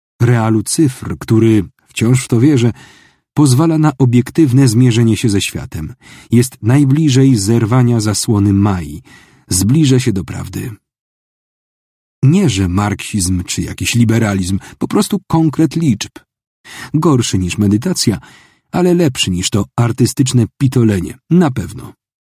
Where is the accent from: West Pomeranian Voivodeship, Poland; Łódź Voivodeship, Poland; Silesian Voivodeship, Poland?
West Pomeranian Voivodeship, Poland; Szczecin; Jestem ze Szczecina